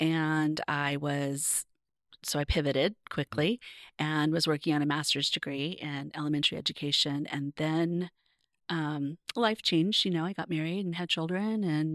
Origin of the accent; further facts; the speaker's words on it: Visalia, California, United States; also born or lived in Orange County; I moved around a lot as a child, but mostly my younger years were in Orange County. And then I spent my junior high and high school years in Central California in a town called Visalia.